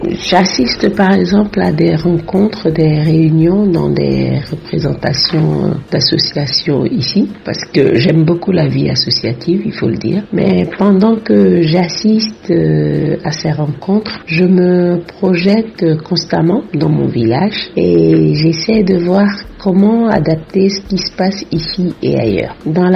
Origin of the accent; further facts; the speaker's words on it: Togo; now in France; Dans ma présentation de départ, je disais que j'ai quitté le Togo par la force des choses. Donc c'est une expatriation pour des raisons familiales.